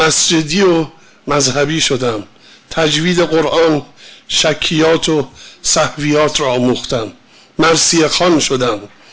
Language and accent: Persian; Langarud, Gilan, Iran; born there; 1310 در لنگرود به دنیا آمدم.